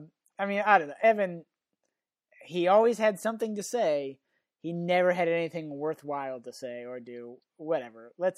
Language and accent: English; San Francisco, California, United States; Grant is from my hometown, San Francisco.